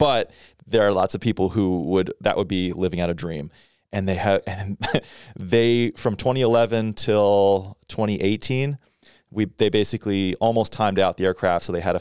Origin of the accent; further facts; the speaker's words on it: Texas, United States; I grew up in Texas. I'm allowed to say that.